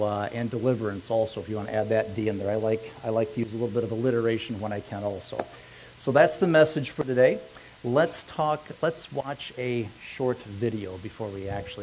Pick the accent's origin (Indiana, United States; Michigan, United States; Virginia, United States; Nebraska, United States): Michigan, United States; Kalamazoo; now in Florida, United States; I am originally from Michigan, a place called Kalamazoo. For those of you who don't know where that is, I'll pull out my map. I am from right there. But I've been here for the last 17 years in Florida.